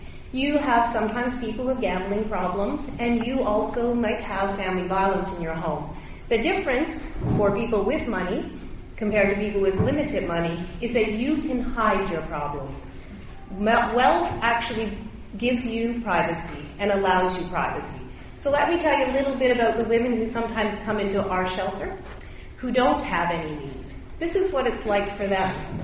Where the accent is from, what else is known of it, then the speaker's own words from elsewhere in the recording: Hamilton, Ontario, Canada; I come from the East End, probably the one with the most downwind from Stelco.